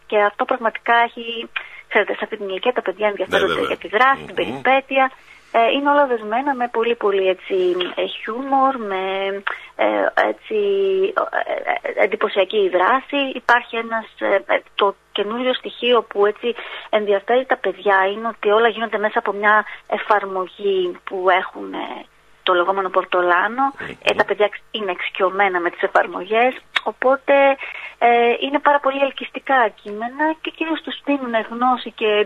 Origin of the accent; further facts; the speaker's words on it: Larissa, Thessaly, Greece; για μένα που είμαι Λαρισαία και είμαι σε αυτή την πόλη